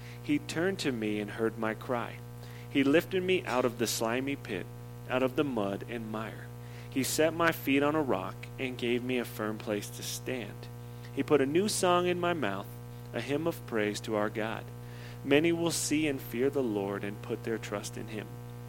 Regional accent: Phoenix, Arizona, United States; from North Phoenix.

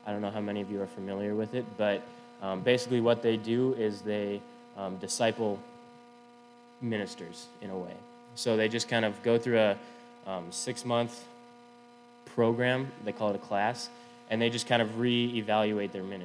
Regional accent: Spearfish, South Dakota, United States

